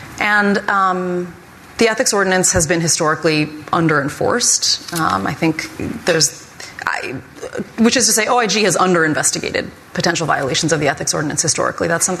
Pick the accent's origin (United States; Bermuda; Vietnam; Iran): United States; Boston, Massachusetts; As you said, I'm from Boston.